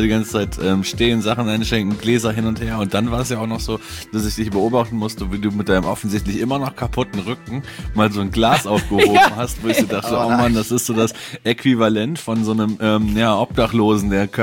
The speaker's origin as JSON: {"language": "German", "town": "Damme", "region": "Lower Saxony", "country": "Germany", "tie": "born or raised there", "said": "Aus der Nähe von Osnabrück bestimmt, oder? Ist ja jetzt ja nicht wild. Aus Damme."}